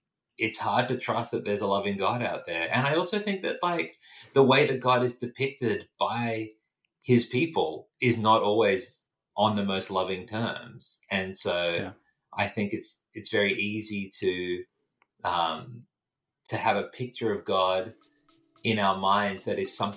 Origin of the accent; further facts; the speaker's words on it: Australia; as an Australian, you know, United States politics dominates our news.